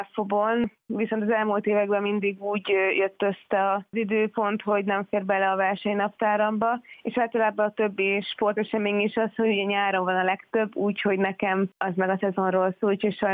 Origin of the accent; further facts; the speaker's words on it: Debrecen, Hajdú-Bihar, Hungary; én debreceni vagyok, minden mai napig Debrecenben edzek, mellette én a Debreceni Egyetem hallgatója is vagyok.